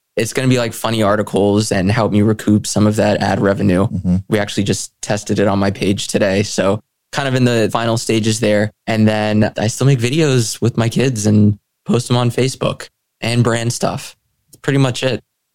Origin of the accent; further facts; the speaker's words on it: Jacksonville, Florida, United States; born there; also born or lived in Fort Lauderdale / West Palm Beach / Jupiter; I've lived in Fort Lauderdale, West Palm, Jupiter, I was born in Jacksonville, but I don't really remember it because I moved when I was five.